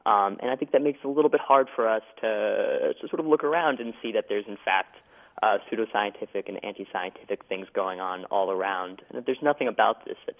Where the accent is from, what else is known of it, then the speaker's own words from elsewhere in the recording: Bible Belt, United States; I grew up in the Bible Belt, and we would, at school we talked about evolution a lot.